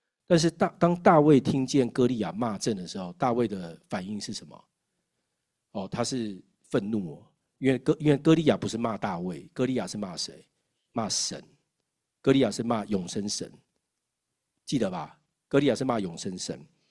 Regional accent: Taiwan; 我从小在台湾念书哦，我们班50个人

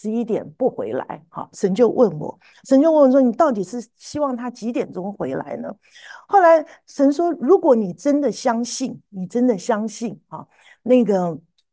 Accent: Taiwan; now in United States; 你知道我这种从台湾来的那种老古董哈，我一听到舞会，你知道我年轻的时候在台湾参加舞会都是坏小孩参加的嘛

